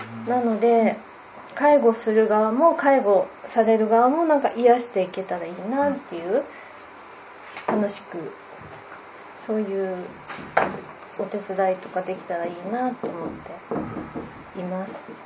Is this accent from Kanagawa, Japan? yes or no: no; Sapporo, Hokkaido, Japan; 私もあの北海道札幌市から来ました。